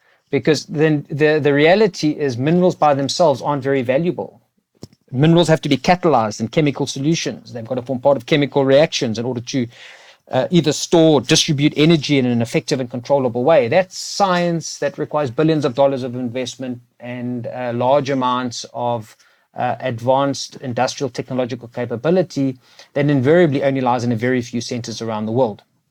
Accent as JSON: {"language": "English", "country": "South Africa", "said": "And I can tell you, as a South African living in South Africa, that second option does not have a good ending."}